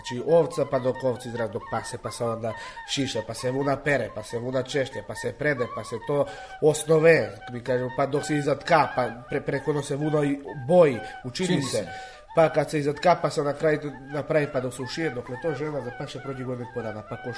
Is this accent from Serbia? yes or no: yes; Svrljig, Southern and Eastern Serbia, Serbia; Iz Svrljig sam, rodom iz Svrljig, starinom po oca i Šljivovik, po majku iz Radmirovac. 2000. sam godište